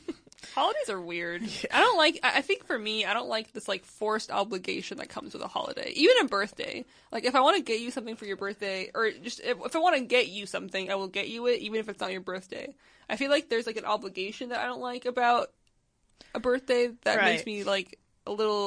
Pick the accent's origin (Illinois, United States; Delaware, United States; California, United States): Illinois, United States; Chicago; Their upbringing and lifestyle was very different than my own, (parentheses, I'm from Chicago, but also very similar.